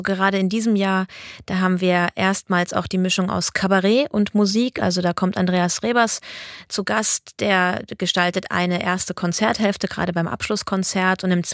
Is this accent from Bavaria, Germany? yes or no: yes; Aying, Bavaria, Germany; Ich bin ja in Aying auch groß geworden. Ich kenne gefühlt jeden Stein.